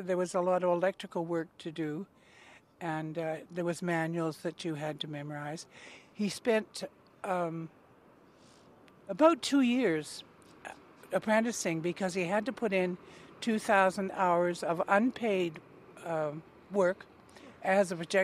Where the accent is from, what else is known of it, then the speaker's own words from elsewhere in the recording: Kelowna, British Columbia, Canada; born there; I was born in Kelowna